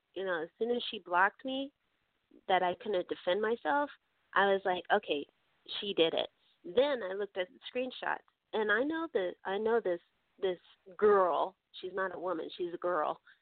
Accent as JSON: {"language": "English", "region": "California", "country": "United States", "said": "You know, you may gag me with a pitchfork, but I came from California."}